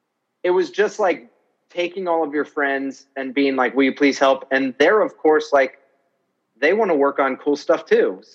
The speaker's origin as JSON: {"language": "English", "region": "New York", "country": "United States", "said": "well, I'm from New York and I'm a comedian."}